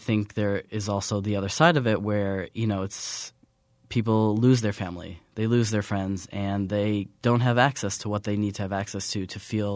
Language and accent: English; Menomonee Falls, Wisconsin, United States; Well, yeah, so I'm from Milwaukee. I grew up in Menominee Falls. I went to the Milwaukee High School of the Arts, and I went off to NYU.